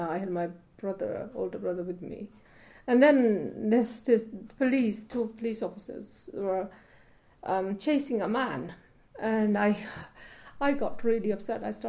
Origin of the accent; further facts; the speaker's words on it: Azad Kashmir, Pakistan; now in Bristol, United Kingdom; I came to Bristol in 1977. I came from Pakistan, Kashmir, from a village. At the time, there was no roads, no electricity.